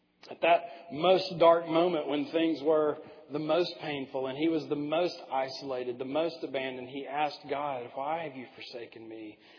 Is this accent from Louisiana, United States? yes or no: no; Tyler, Texas, United States; I grew up here in Tyler until I went off to college.